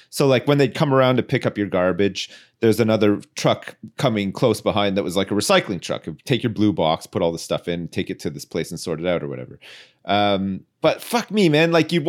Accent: Ottawa, Ontario, Canada; where I grew up in Ottawa, in the suburbs

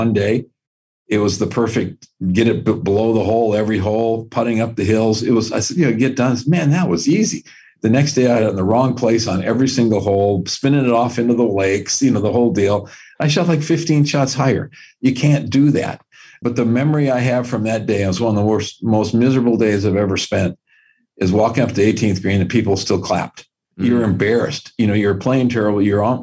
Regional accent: Midwest, United States; we talk about it, growing up in the Midwest, Augusta National, the Masters, was the rite of spring.

